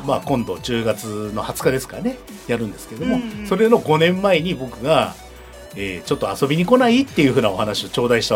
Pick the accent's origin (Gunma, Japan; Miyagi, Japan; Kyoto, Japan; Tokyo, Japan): Miyagi, Japan; Sendai; はい、宮城県仙台市の出身でございます。